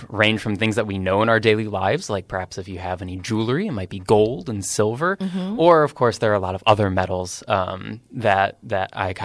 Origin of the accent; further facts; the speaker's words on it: Chicago, Illinois, United States; I'm from the Chicago area, and so we would go to like the Admiral Planetarium and things like that.